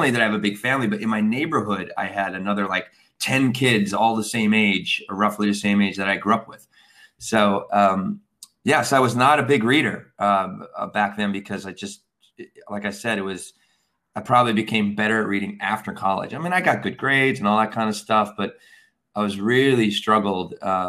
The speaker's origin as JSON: {"language": "English", "town": "Hazleton", "region": "Pennsylvania", "country": "United States", "tie": "born or raised there", "also_born_or_lived": "Wilkes-Barre", "said": "I'm from Northeastern Pennsylvania, from the Poconos."}